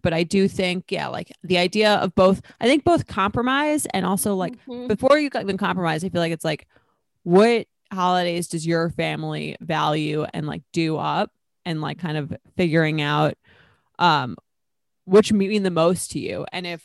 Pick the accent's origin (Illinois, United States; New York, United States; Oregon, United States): New York, United States; Long Island; I mean, we're both from Long Island. So we're like, we live like relatively close.